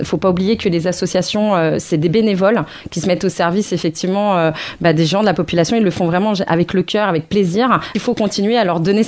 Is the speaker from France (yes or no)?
yes; Bessancourt, Île-de-France, France; parce que moi j'ai grandi à Bessancourt